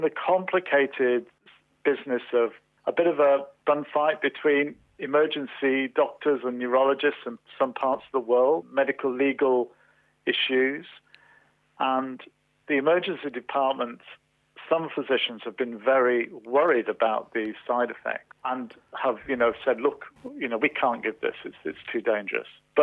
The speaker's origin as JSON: {"language": "English", "country": "United Kingdom", "moved": "yes", "lives_now": "Australia", "said": "I, as you can tell from my accent, I came from the United Kingdom"}